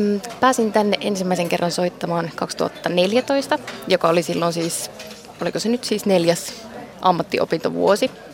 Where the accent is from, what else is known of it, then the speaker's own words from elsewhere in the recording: Nurmes, North Karelia, Finland; Kuhmo ensinnäkin, niin tämähän on ihan minun kotiseutuja. Mä olen kotoisin Nurmeksesta, eli tästä ihan naapurista.